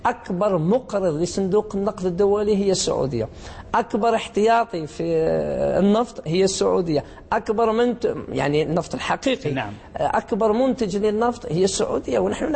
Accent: Algeria; وأنا لست مصري ولست سعودي، أنا جزائري

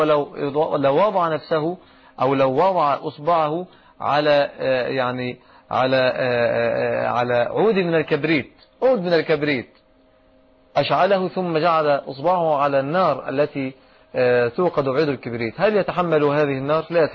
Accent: Egypt; أما عندنا في مصر مثلا فالأمر قد يكون مختلفا

